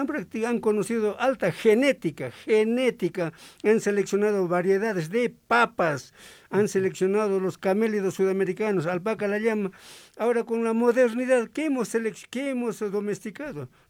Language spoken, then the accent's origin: Spanish; Ilave, Puno, Peru; nunca pierdo mi aymara, nunca pierdo mi identidad. Siempre yo digo, soy aymara, yo soy de Ilave